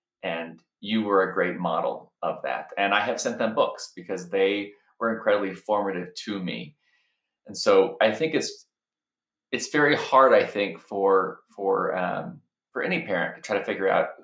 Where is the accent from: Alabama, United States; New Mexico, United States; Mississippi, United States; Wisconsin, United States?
Alabama, United States; there are things that my kids are going to face that wasn't even on my radar as a straight white guy growing up in Alabama, right?